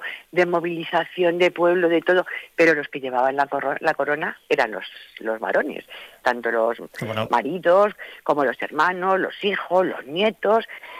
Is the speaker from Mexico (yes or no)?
no; Castilla-La Mancha, Spain; nosotros somos castellanos, o sea, Castilla abarcaba un terreno importante, pero es que Toledo lo tenemos aquí al lado